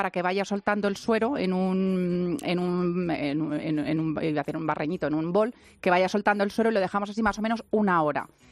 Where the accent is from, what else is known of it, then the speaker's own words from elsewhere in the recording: Cuenca, Castilla-La Mancha, Spain; o incluso para mojar un buen mojete de Cuenca, como he estado yo este fin de semana en mi tierra.